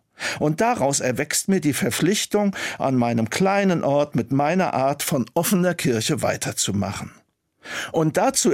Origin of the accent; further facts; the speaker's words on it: Germany